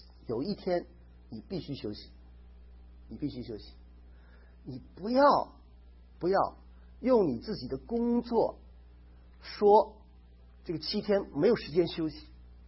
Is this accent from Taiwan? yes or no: no; China; 我们中国人呐、啊，很喜欢用这个律法来控制自己，我们都不知道呢。